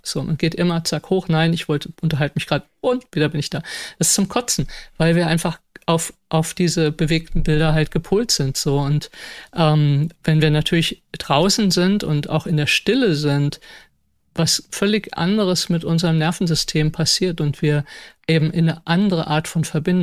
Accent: Frankfurt, Hesse, Germany; ich bin ja auch in Frankfurt aufgewachsen, also auch sehr urban die ersten 10 Jahre

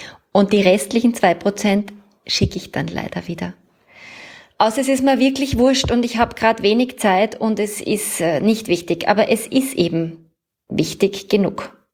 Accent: Vienna, Austria; Ich werde weißer Spritzer sagen, weil ich komme ja aus Wien.

